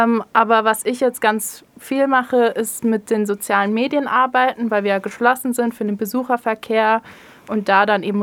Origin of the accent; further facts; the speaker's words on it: Düsseldorf, North Rhine-Westphalia, Germany; Ja, also ich komme ja eigentlich aus Düsseldorf